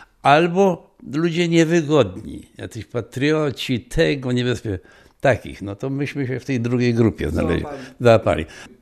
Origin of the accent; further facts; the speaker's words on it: Łask, Łódź Voivodeship, Poland; Ziemia Sieradzka, powiat Łask, No to jest w tej chwili taki środek Polski, nie?